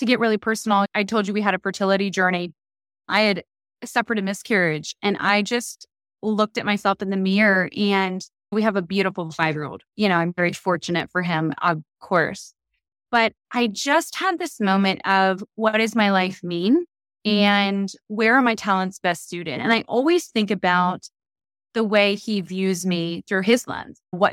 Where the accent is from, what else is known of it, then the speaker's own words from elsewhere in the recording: Ohio, United States; acquiring materials for the largest contractor in Ohio. They're called Kokozi Construction, based out of my hometown.